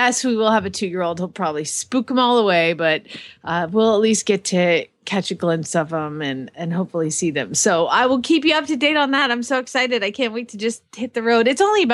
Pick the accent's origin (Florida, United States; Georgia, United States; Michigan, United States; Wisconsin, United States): Georgia, United States; Yeah, I'm from Georgia. We didn't care.